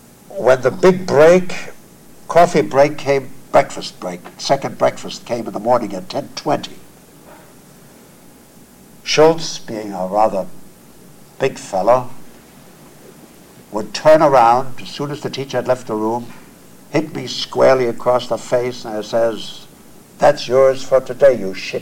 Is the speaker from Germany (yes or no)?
yes; Germany; I grew up in Germany.